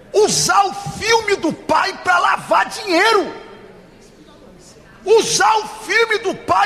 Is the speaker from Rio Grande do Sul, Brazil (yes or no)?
no; Rio de Janeiro, Brazil; Agora eu sou do Rio.